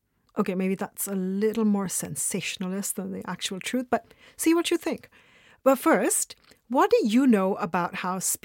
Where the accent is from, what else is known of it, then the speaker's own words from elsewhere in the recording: India; My name has a meaning because I'm Indian and most of our names evoke something.